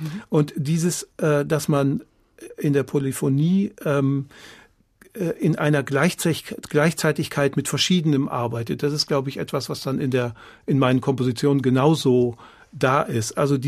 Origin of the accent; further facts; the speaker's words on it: Frankfurt, Hesse, Germany; born there; also born or lived in Oldenburg / Bremen; Ich bin in Frankfurt geboren, aber bin lange weg gewesen, also ziemlich lange Zeit in Oldenburg und zwischendurch nochmal woanders. Habe in Bremen studiert und in Oldenburg auch. Und jetzt seit 5 Jahren wieder in Frankfurt.